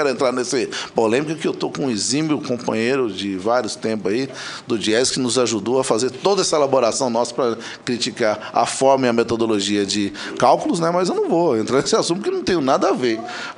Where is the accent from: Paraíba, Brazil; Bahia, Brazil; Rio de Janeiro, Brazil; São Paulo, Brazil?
São Paulo, Brazil; infelizmente, eu sou paulista, né?